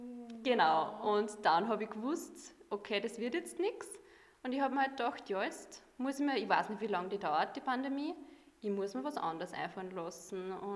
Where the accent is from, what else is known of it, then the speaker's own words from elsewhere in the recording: Molln, Upper Austria, Austria; born there; now in Kirchdorf, Austria; Ich werde in 2 Wochen 25 Jahre alt, also ich bin schon ein bisschen öder. Und ich bin gebürtige Mulnerin. Bin aber vor einer Woche nach Kirchdorf gezogen.